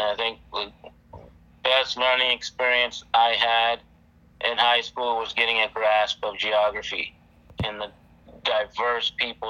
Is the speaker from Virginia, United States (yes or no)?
yes; King George, Virginia, United States; also born or lived in Baltimore; So I was born in Baltimore. So all my family is still pretty much there in that city. And then my school years, I grew up in a small kind of suburban D.C. town called King George.